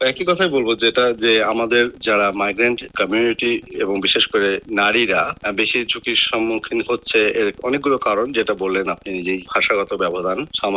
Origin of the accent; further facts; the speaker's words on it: Bangladesh; now in Australia; আমরা যেহেতু বাংলাদেশ থেকে এসেছি এখানে, আমরা বাংলাদেশের প্রেক্ষাপটে যেমন জানি